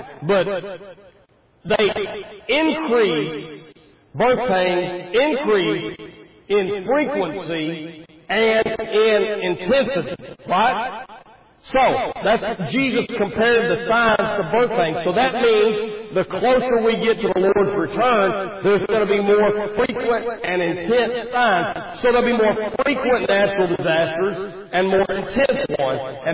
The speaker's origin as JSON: {"language": "English", "region": "Oklahoma", "country": "United States", "tie": "born or raised there", "said": "I grew up in Oklahoma, and we live in just south of Oklahoma City now."}